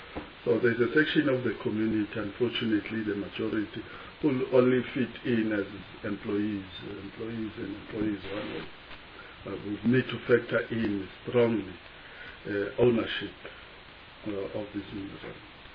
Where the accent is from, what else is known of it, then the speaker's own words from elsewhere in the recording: Kimindlovu, KwaZulu-Natal, South Africa; In my hometown in Kimindlovu, in KwaZulu-Natal, when I came back from Cape Town